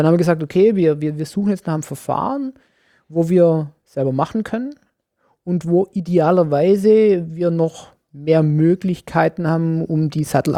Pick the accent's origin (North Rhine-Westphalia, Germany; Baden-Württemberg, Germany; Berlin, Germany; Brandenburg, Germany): Baden-Württemberg, Germany; als Schwabe bist halt, sagst halt, nicht geschumpfen ist halb gelobt